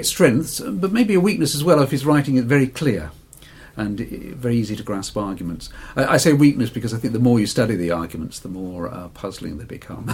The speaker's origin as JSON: {"language": "English", "town": "Liverpool", "region": "North West England", "country": "United Kingdom", "tie": "born there", "said": "I was born shortly after they came to England, as I was born in Liverpool, which I have absolutely no memory."}